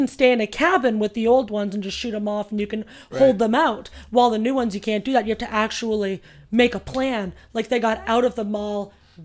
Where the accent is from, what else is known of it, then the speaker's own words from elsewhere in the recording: Canada; Either way, we're Canadian, right?